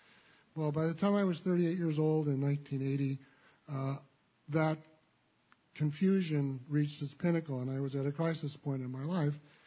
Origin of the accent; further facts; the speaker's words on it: California, United States; So I grew up in the Bay Area, went to Berkeley and during the 1960s